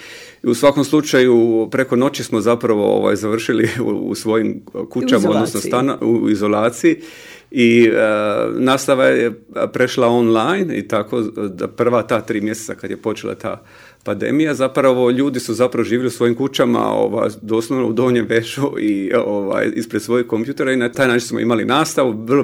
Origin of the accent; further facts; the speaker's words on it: Split, Split-Dalmatia County, Croatia; ja sam inače iz Splita, ja sam Splićan, rođeni Splićanin.